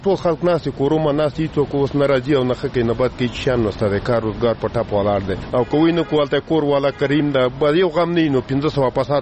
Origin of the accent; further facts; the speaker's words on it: Tora Bora, Nangarhar, Afghanistan; مونږ د ننګرهار ولایت اوسیدونکو یو. په ننګرهار کې بیا د تورې بوري اوسیدونکو یو